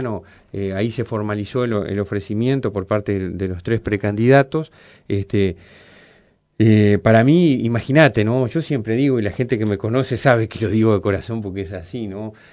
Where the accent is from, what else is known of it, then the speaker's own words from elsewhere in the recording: San Gregorio de Polanco, Tacuarembó, Uruguay; Con mamá yo me crié, aprendí a caminar en San Gregorio de Polanco.